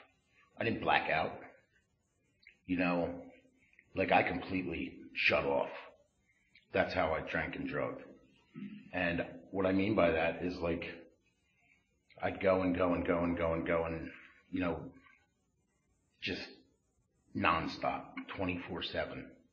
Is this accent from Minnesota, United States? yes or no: no; Doylestown, Pennsylvania, United States; I grew up in Doylestown. We lived outside Doylestown in Plumsteadville.